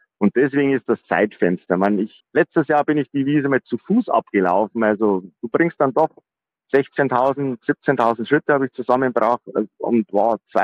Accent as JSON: {"language": "German", "town": "Ingolstadt", "region": "Bavaria", "country": "Germany", "tie": "born there", "lives_now": "Ried, Germany", "said": "Ich bin gebürtiger Ingolstädter."}